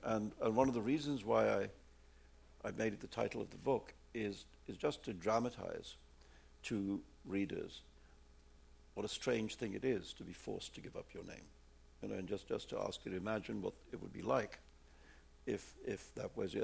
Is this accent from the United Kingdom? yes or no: no; India; first language Urdu; English is a second language; I mean, I'm not Iranian. I'm from India. I don't speak Farsi.